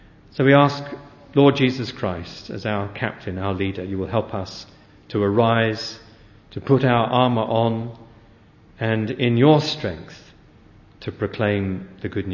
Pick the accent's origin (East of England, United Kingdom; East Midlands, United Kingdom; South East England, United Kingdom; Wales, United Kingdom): South East England, United Kingdom; Oxford; I come from Oxford